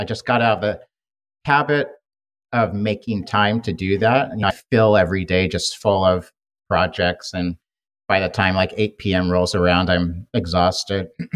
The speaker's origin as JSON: {"language": "English", "town": "Portland", "region": "Oregon", "country": "United States", "tie": "born or raised there", "said": "But I grew up near Powell's Books in Portland. We would, in high school, we would skip school and go hang out at Powell's, which is ironic."}